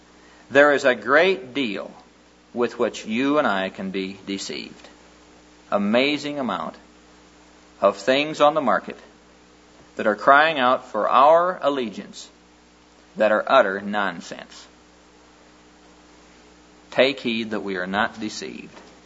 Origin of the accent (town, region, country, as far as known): Neola, Iowa, United States